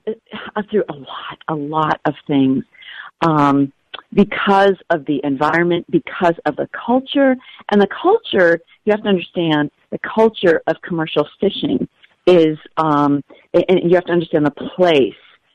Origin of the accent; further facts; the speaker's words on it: New Hampshire, United States; I grew up in New Hampshire, and I went to college in Ohio, and I met this wild and crazy Alaskan fisherman there in college.